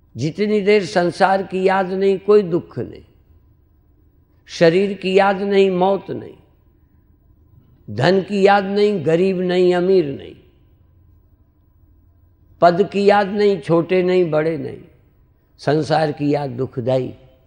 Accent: Uttar Pradesh, India; हमारे यहाँ यूपी में कहावत है, ममाने में तलवार रखी है, मामा के यहाँ तलवार रखी है

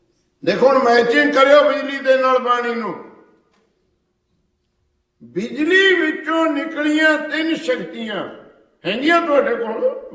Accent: Punjab, India; ਉਦੋਂ engineering college ਨਹੀਂ ਸੀ ਹੁੰਦਾ ਨੇੜੇ ਤੇੜੇ, ਤੇ ਸਾਡਾ ਪਿੰਡ ਹੈ ਪਟਿਆਲੇ ਕੋਲ, ਐਡਮਿਸ਼ਨ ਮਿਲੀ ਸੀ ਕਰਨਾਲ ਜਾ ਕੇ

